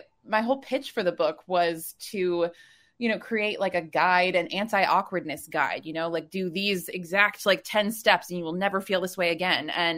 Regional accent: Wisconsin, United States; I'm originally from Wisconsin, but then we moved around a lot

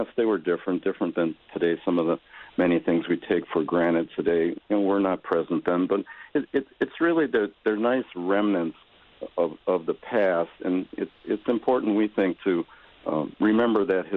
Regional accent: Milwaukee, Wisconsin, United States; We grew up in Milwaukee. We're fortunate to be near Lake Michigan.

